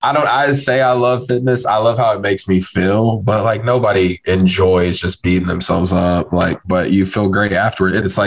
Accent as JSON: {"language": "English", "region": "Tennessee", "country": "United States", "tie": "born or raised there", "said": "Just growing up in Tennessee, it was something that always as a kid made sense."}